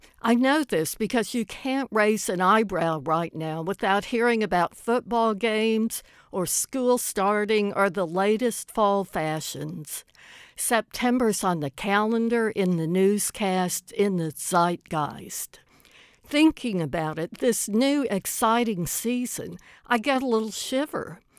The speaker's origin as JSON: {"language": "English", "region": "Texas", "country": "United States", "tie": "born or raised there", "said": "Growing up in West Texas, I was the bookish sort of kid who got her ideas about life and seasons at the library."}